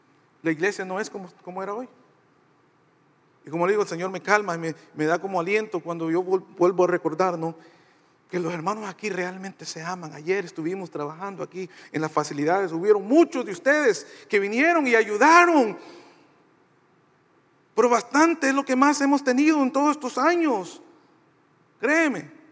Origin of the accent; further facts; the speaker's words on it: Basque Country, Spain; como nosotros vascos somos hispanos, latinos, que nos gusta abrazar a la gente y toda la alegría, así somos nosotros.